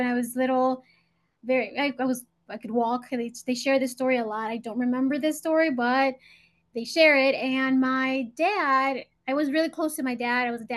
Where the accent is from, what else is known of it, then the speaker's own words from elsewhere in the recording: Chicago, Illinois, United States; So I was born in Chicago. I grew up in Chicago in the South Side, and I spent there most of my childhood, went to high school there